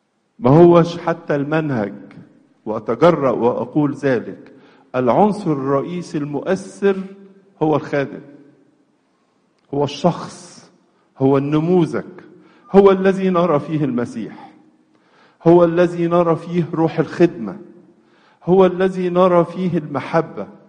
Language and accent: Arabic; Egypt; لأننا عشنا طوال حياتنا كمصريين حوالين نهر النيل